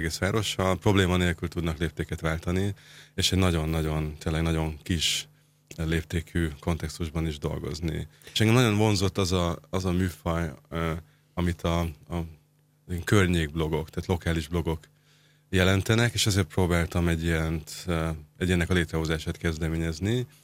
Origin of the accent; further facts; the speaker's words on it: Budapest, Hungary; két és fél éve közvetlenül a Klauzártértől egy sarokra lakom. Én ott is nőttem föl egy pár sarokra